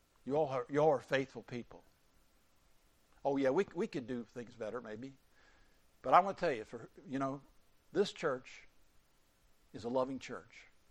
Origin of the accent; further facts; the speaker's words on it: Florida, United States; in Jacksonville Beach, that's my home state, in May, 2026.